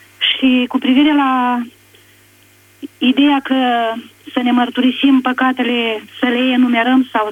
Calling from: Mirișăuți, Suceava County, Romania; din Mirișăuți, Suceava.

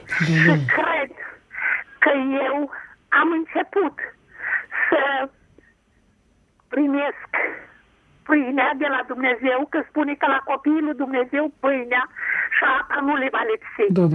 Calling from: Piatra Neamț, Neamț County, Romania; Sunt din Piatra Neamț. Sunt văduvă de 7 ani. Am o vârstă înaintată.

